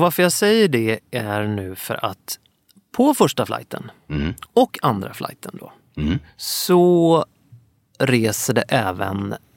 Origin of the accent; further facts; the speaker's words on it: Stockholm, Stockholm County, Sweden; Och som stockholmare i min ålder så man har ju sett honom några gånger liksom.